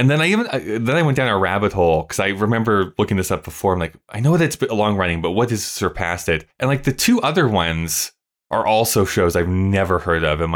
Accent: Canada; I will say this, growing up in Canada, again, at the time I was, they were

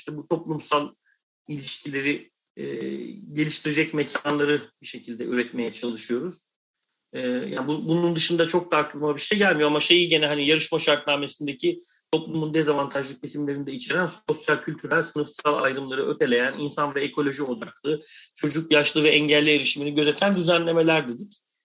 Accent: Kadıköy, Istanbul, Turkey; biz Anadolu yakasında, ben bir Anadolu yakalıyım yani, Kadıköylüyüm.

